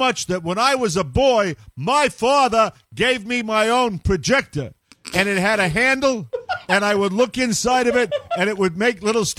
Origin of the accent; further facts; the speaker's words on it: Brooklyn, New York, United States; born there; I was born in Brooklyn.